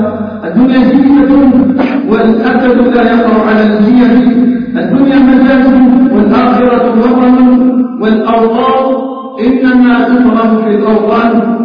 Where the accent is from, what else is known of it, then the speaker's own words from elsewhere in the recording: Algeria; بلدنا الجزائر